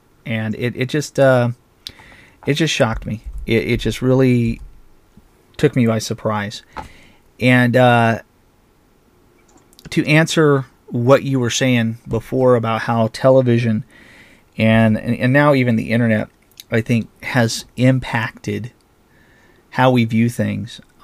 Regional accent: Nevada, United States; somewhere in my home state of Nevada

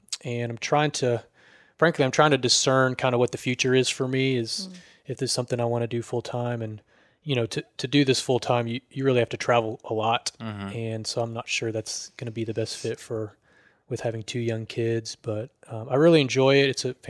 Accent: Richardson, Texas, United States; So a little bit about me. I grew up in Richardson, Texas, right north of Dallas, a little suburb, and went out to ACU and got a degree in youth and family ministry

